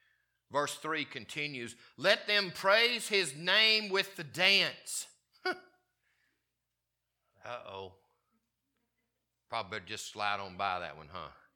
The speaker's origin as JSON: {"language": "English", "region": "the South", "country": "United States", "tie": "born or raised there", "said": "I grew up in the South."}